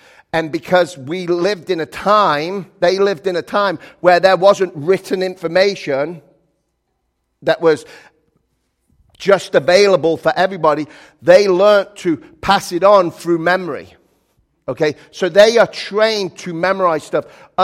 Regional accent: England, United Kingdom; You know, I'm from England.

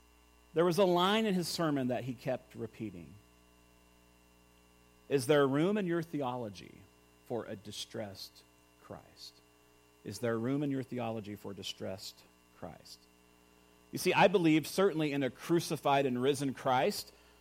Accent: Texas, United States; I mean, I grew up near Dallas. It's just in the air.

